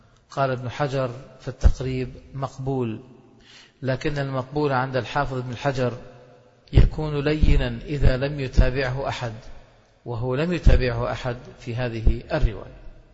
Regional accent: Damascus, Damascus Governorate, Syria; وأنا دمشقي أقول

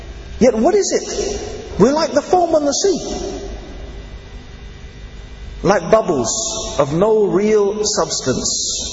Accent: England, United Kingdom; I'm from England.

